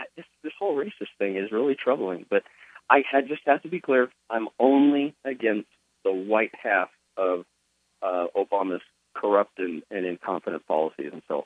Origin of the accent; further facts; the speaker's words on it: Denver, Colorado, United States; I grew up in Denver, and we were in, there was forced segregation in the school that I went to.